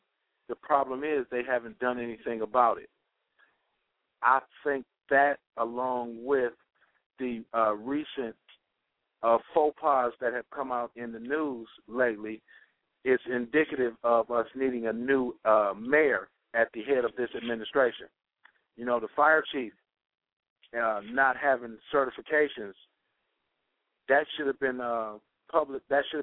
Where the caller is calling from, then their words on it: Cleveland, Ohio, United States; I'm calling from Cleveland, Ohio.